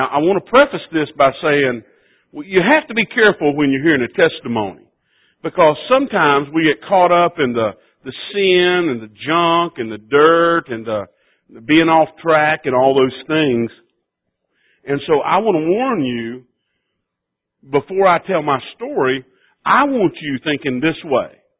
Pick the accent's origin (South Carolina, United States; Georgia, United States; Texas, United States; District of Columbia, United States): South Carolina, United States; Greenville; And I grew up at Berea, a little section in Greenville. They call it Burrito now. But I grew up in Berea First Baptist Church